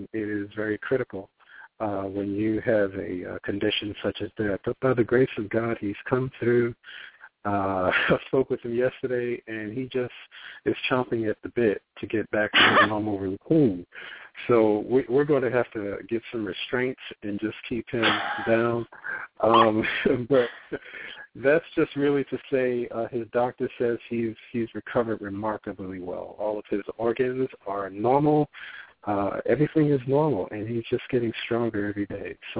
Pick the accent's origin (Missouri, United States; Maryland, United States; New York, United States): New York, United States; New York City; But being a New Yorker, a native New Yorker, I was totally able to assimilate right quick.